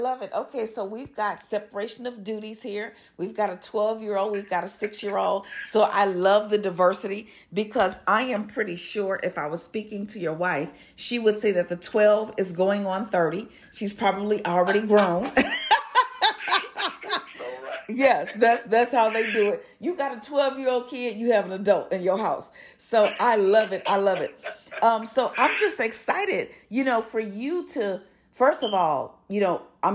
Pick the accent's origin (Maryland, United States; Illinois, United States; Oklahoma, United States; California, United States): Illinois, United States; Chicago; I'm always, always very excited to talk about it right here locally in my hometown, Chi-Town, where I grew up.